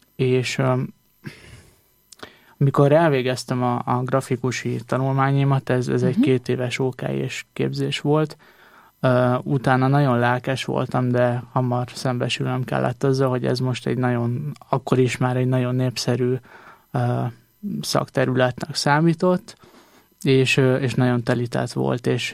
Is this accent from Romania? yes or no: no; Budapest, Hungary; Budapestről érkeztem, 27 éves vagyok. Keresztény családban nőttem fel, pünkösdi háttérből származom